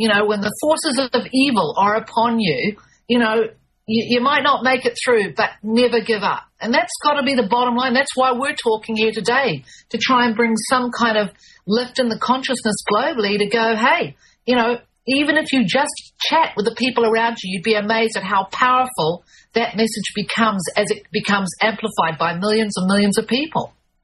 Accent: United States; moved away; And as an American, I can stand here, you know, on the very edge of the South Pacific and go, oh, my goodness, what have you done?

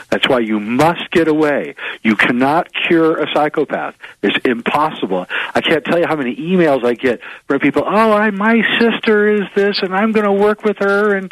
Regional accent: United States; born or raised there

